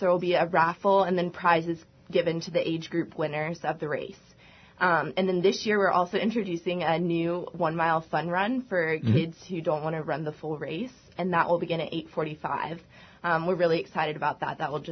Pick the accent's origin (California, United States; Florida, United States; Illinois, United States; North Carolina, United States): North Carolina, United States; High Point; I'm from High Point, North Carolina.